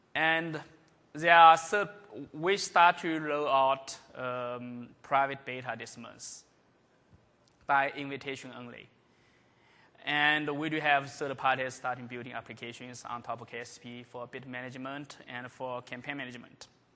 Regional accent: China; also born or lived in France; I come from China. I lived many years in France

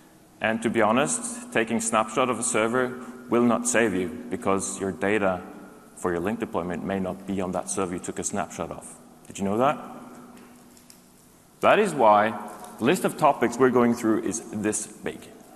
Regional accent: Norway; I'm from Norway.

